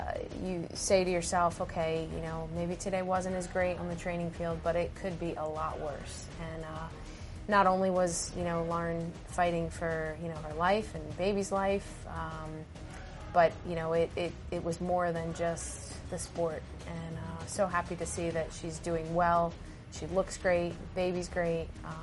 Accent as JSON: {"language": "English", "region": "New Jersey", "country": "United States", "tie": "born or raised there", "said": "Growing up in New Jersey, I'm at the, you know, southern part of New Jersey, so I am an Eagles fan"}